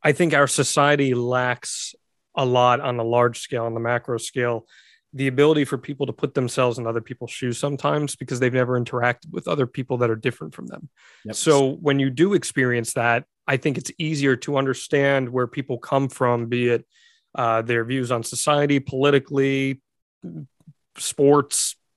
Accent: New Jersey, United States; born there; Bergen County. I was born in Bergen County.

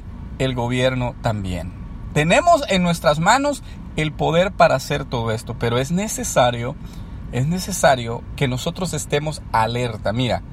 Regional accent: El Salvador; como pueblo salvadoreño

